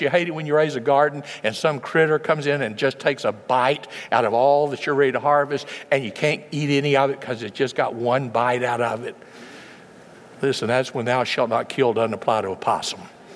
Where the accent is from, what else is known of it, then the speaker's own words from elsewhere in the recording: United States; because being American, we never had that kind of oppression.